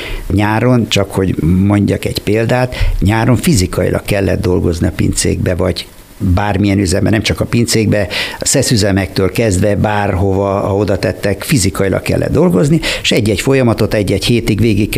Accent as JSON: {"language": "Hungarian", "town": "Kiskunhalas", "region": "Bács-Kiskun", "country": "Hungary", "tie": "born or raised there", "said": "Igen, én Kiskunhalas szüleim is, tehát én régi halasi."}